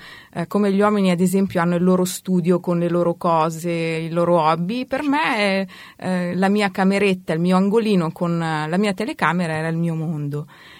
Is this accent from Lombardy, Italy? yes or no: yes; Milan, Lombardy, Italy; now in Florence, Italy; io sono nata e cresciuta a Milano, poi ho incontrato mio marito e mi sono trasferita a Firenze per amore